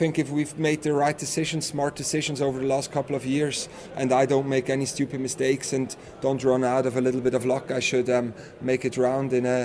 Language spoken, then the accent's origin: English; Zurich, Switzerland; So I grew up near Zurich, and I went through normal school education